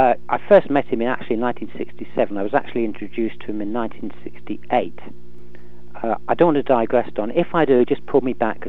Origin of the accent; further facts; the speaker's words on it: United States; I'm sorry, I should have said gasoline. I forgot I'm an American.